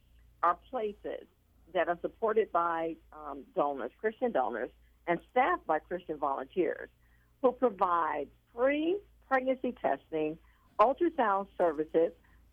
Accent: Orlando, Florida, United States; in my African-American neighborhood that I grew up in Orlando.

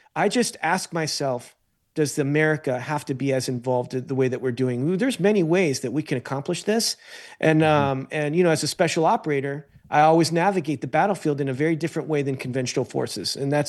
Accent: United States; I as an American, don't want to get involved in any more wars.

